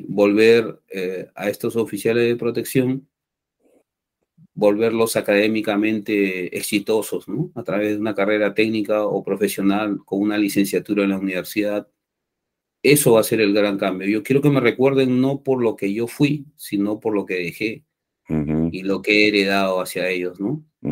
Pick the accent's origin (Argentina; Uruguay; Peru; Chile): Peru; born there; coloco mi bandera peruana atrás, porque es el orgullo de mi nación, es por lo que yo moriría, porque es mi tierra en la cual he nacido.